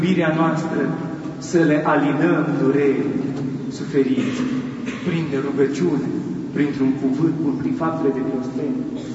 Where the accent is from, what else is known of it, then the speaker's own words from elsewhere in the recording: Bistrița-Năsăud, Romania; În satul meu natal, spre Dumnezeu, din județul Bistrița Năsăud